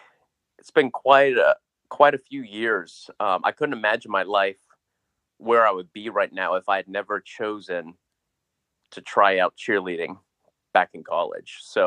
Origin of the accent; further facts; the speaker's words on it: Georgia, United States; during the summers when I grew up in Georgia, you know, I would, after dinner, me and my dad would go out and throw the ball to each other